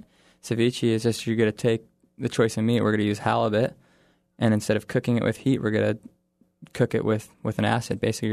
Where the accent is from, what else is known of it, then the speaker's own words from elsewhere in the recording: Juneau, Alaska, United States; I grew up in Juneau, and I've always enjoyed cooking and making food.